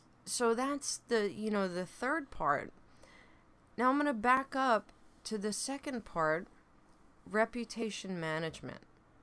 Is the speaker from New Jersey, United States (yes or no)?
yes; New Jersey, United States; But yes, I say water, not water. I am from New Jersey. It's water.